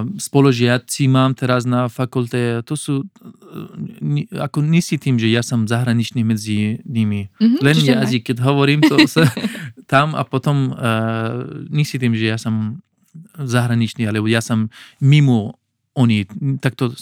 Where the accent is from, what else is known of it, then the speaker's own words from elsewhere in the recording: Afghanistan; Slovak is a second language; now in Slovakia; Ja som z Afganistan, tak pri mňa paštu a potom persky alebo dari, to hovoríme.